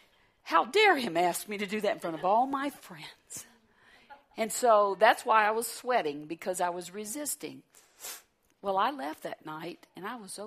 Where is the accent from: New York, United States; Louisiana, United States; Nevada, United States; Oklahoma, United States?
Louisiana, United States; You know, I'm from Louisiana. Okay, I went to school in New Orleans.